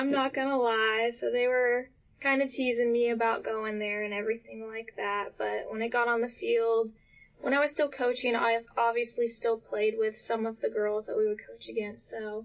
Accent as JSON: {"language": "English", "town": "Keller", "region": "Texas", "country": "United States", "said": "So I've bounced around a little bit, but I consider myself from Keller, Texas, which is right in the Dallas-Fort Worth area."}